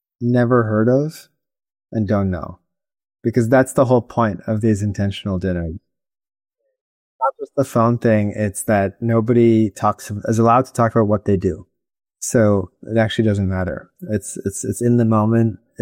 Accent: Ottawa, Ontario, Canada; And I grew up in Ottawa, Canada, capital city

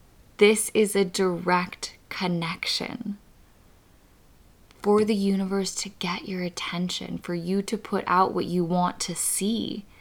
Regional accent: Texas, United States; 956, which is the area code of where I grew up in Texas.

